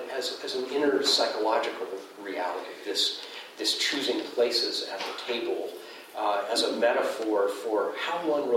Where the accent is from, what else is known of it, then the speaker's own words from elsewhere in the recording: Pacific Northwest, United States; because I grew up in the Northwest